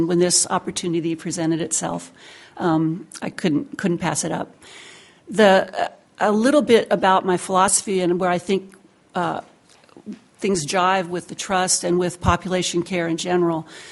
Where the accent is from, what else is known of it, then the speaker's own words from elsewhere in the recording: Alaska, United States; also born or lived in Colorado; I grew up in Alaska. My dad moved here with the oil boom. He was with ARCO, and we lived here since then.